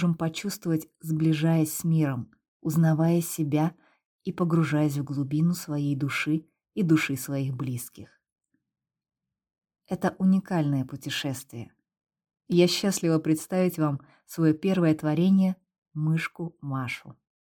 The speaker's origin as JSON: {"language": "Russian", "town": "Saratov", "region": "Saratov Oblast", "country": "Russia", "tie": "born or raised there", "said": "Привезла его в родной город Саратов."}